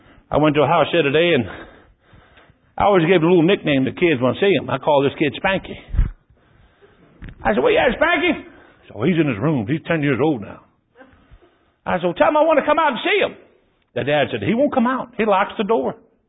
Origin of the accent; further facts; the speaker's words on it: Detroit, Michigan, United States; Well, Brother Jack, the door's locked. I'm from Detroit. I'll get in there.